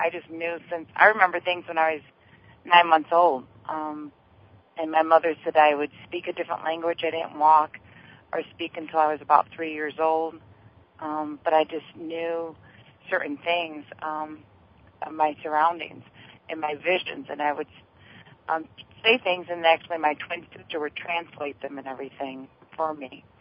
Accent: Mount Pleasant, Michigan, United States; I'm from Mount Pleasant, Michigan.

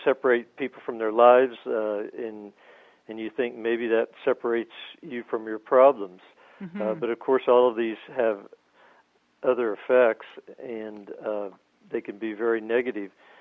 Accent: Oklahoma, United States; I haven't really seen any studies, but from what I know, growing up in Oklahoma and knowing Native cultures as

